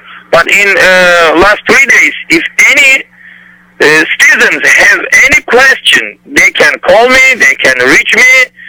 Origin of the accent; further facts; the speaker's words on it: Istanbul, Turkey; moved away; And I was born in Istanbul, Turkey.